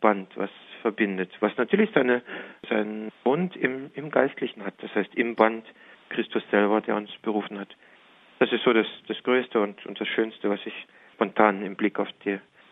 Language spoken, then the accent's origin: German; East Germany, Germany; Ich stamme selber aus der Diaspora, aus der ehemaligen DDR